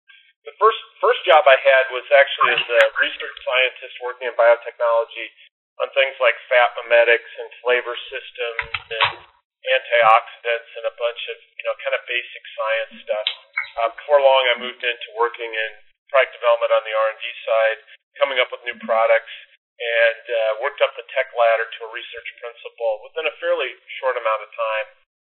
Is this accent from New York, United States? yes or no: no; Nebraska, United States; So as a quick background, I grew up in Nebraska, and just one thing my dad always said to me was never get an indoor job.